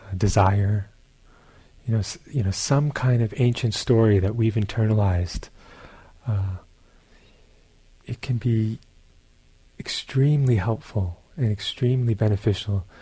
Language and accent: English; Brooklyn, New York, United States; I grew up in Brooklyn. I don't know, some of you did. Not so many ponds in Brooklyn. But we have cloudy tap water.